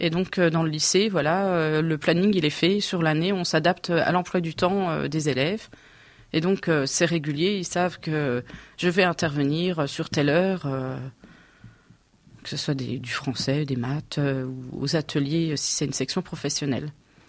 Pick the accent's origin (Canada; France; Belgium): France; Pont-à-Mousson, Grand Est; je suis arrivée sur Commercy. Je suis originaire de Pont-à-Mousson.